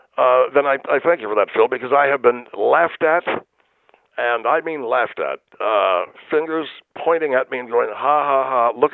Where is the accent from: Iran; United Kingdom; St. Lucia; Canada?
Canada; Laval, Quebec; now in California, United States; But I came from Laval, and it was a good time. I was glad that I came to California.